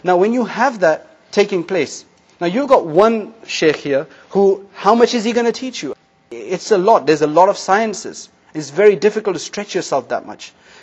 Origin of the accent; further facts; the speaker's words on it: England, United Kingdom; born there; I'm from an Indian-Pakistani background. My parents are from India. I was born in England.